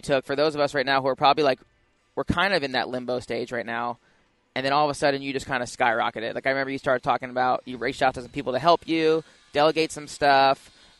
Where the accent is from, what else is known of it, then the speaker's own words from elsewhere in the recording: New Jersey, United States; So I was from New Jersey.